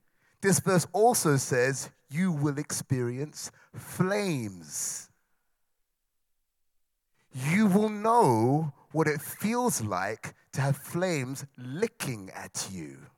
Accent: United Kingdom; As a British man, I have no idea what it's like to live under foreign occupation.

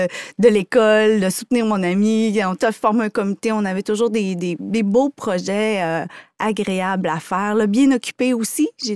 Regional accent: Lac-Saint-Jean, Quebec, Canada; Je suis originaire du Lac-Saint-Jean, donc je n'avais pas les mêmes facilités qu'une ville.

